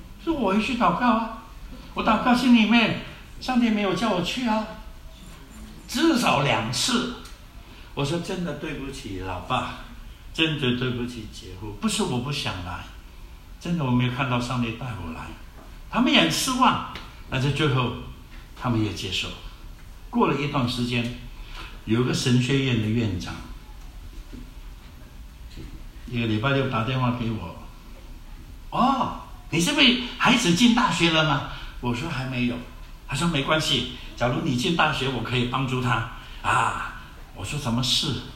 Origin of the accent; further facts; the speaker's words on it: Fujian, China; now in Hong Kong; 因为我们是福建人呐、啊，那么福建人老人家就很想所有的孩子们都聚在一起，不要分开，所以呢，他们全部都到了加拿大